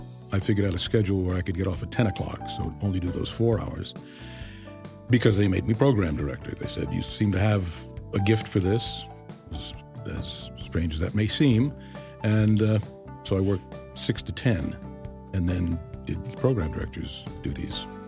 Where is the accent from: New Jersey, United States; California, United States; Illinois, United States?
New Jersey, United States; I got involved in listening to classical music radio where I grew up in North Jersey, so I had WQXR to listen to, WNCN, which was FM only.